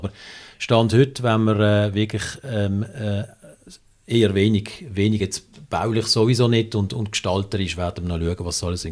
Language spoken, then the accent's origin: German; Basel, Switzerland; wir sind beide hier in der Region Basel aufgewachsen, eigentlich das Leben lang hier gelebt, mit kurzen Unterbrüchen.